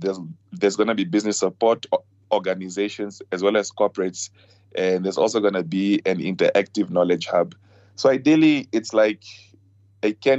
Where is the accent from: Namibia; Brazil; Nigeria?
Namibia; Rundu, Kavango East; So I come from Rundu.